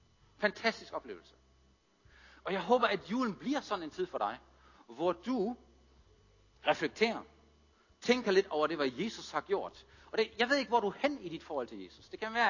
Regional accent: Germany; Danish is a second language; Og jeg er jo tysker stadigvæk, selvom jeg sagde, at vi er dansker, så indeni slår mit tyskerhjerte.

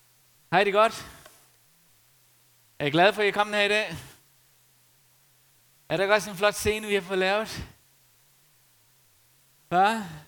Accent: Faroe Islands; Problemet på Færøerne, det er, at der hvor jeg er opvokset, så er der rimelig mange dage, hvor man skal holde sin sti ren

